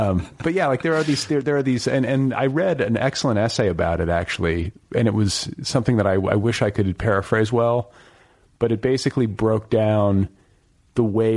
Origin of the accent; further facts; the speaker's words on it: Indiana, United States; Yeah, I mean, I always joke because I grew up partially in Indiana